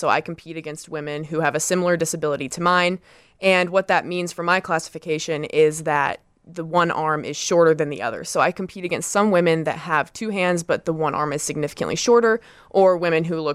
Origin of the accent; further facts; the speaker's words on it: Illinois, United States; Yeah, so for my entire life growing up in Central Illinois and playing all kinds of different sports